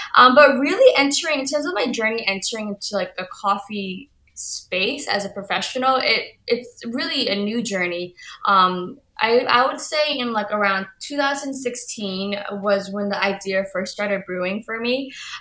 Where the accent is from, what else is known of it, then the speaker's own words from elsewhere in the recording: United States; I'm Vietnamese American, and my parents are Vietnamese.